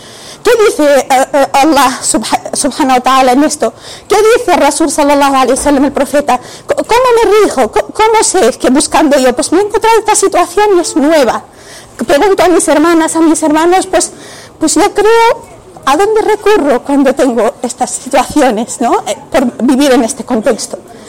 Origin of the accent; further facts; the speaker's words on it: Spain; Somos españoles, españolas, de un contexto, de una familia que nos enriquece y nos nutre a pesar de nuestras diferencias, pero somos lo que somos gracias a este contexto y a esta cultura española de la que procedemos.